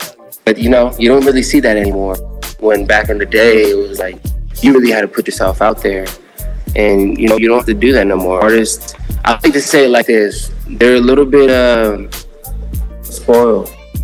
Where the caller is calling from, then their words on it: Oceanside, California, United States; We're reporting live from Oceanside, California, the home of the Lolos.